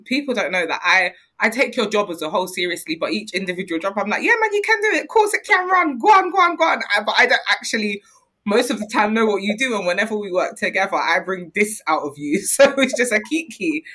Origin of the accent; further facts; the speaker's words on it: Nigeria; You know, like, as a Nigerian woman, I understand and I've been taught the importance of, like, bearing and continuing a bloodline and a name, carrying on a name.